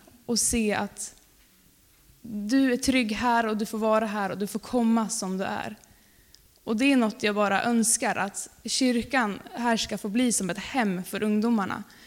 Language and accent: Swedish; Alunda, Uppsala County, Sweden; som jag tror att ni flesta har hört. Jag tänkte börja presentera mig själv lite eftersom jag inte kommer härifrån. Jag kommer då från Alunda som ligger lite utanför Uppsala. Och där är jag med i Furehöjdkyrkan